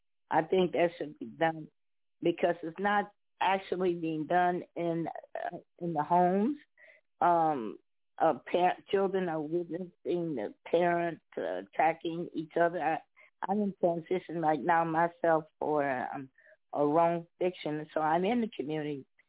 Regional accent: Chicago, Illinois, United States; I'm from Chicago.

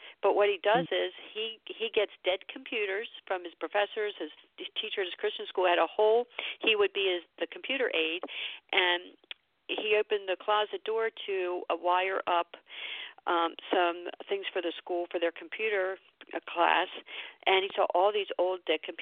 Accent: Baltimore, Maryland, United States; now in Philadelphia, United States; I say that about Baltimore because I'm from Baltimore originally. Now I live in Philly, and I live like in Delaware, just in the East Coast.

